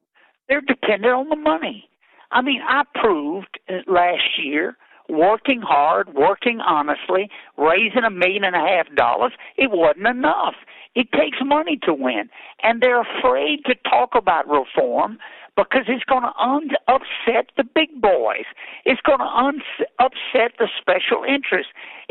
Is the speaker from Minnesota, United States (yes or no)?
no; Louisiana, United States; I'm from Louisiana, and I watched LSU and Alabama play the other night.